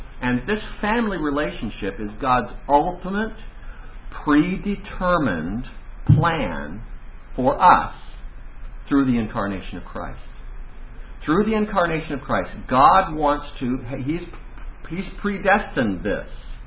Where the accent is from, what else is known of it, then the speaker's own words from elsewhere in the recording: Indiana, United States; I'm from Indiana